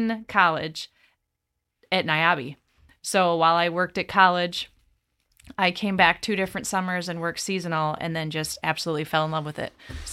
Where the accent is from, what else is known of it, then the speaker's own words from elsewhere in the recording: Provincetown, Illinois, United States; So I'm from about 45 minutes away. I grew up around Provincetown, Illinois.